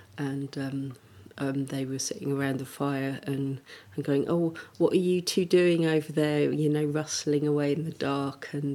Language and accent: English; Singapore; born there; also born or lived in Germany / Denmark / Britain; I was born in Singapore, and I'd lived in Germany and Denmark and Britain in three different places.